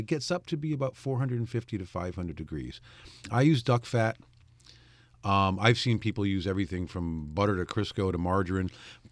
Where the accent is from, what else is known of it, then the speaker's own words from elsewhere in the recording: Connecticut, United States; Because I'm from Connecticut.